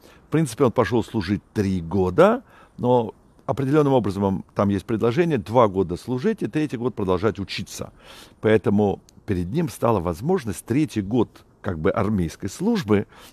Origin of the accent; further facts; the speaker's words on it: Israel; moved away as an adult; мы приехали сюда из Израиля, мы думали на короткое время, и поэтому на протяжении этих 35 почти лет, что мы временно находимся здесь